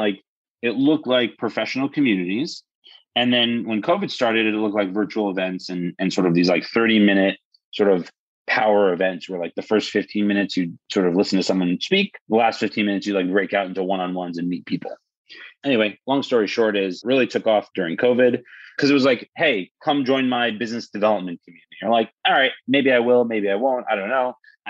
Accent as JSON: {"language": "English", "region": "New York", "country": "United States", "tie": "born or raised there", "said": "So born and raised in New York, always interested in tech."}